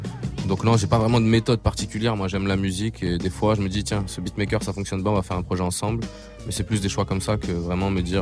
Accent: Hauts-de-France, France; born there; vu que je suis né dans le Nord et que j'ai pas l'accent comme ça, quand je chante ni quand je parle.

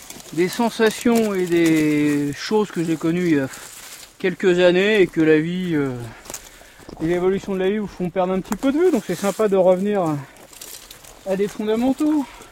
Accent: Paris, Île-de-France, France; Même si je suis né à Paris, que j'ai vécu jusqu'à 21 ans à Paris

